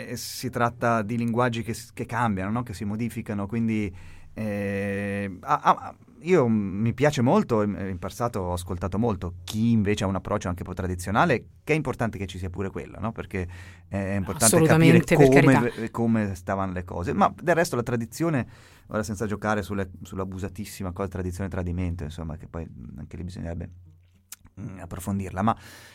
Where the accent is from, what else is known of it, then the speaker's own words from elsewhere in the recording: Massa, Tuscany, Italy; born there; è proprio un brano delle nostre parti anarchiste, nel senso, io sono nato a Massa.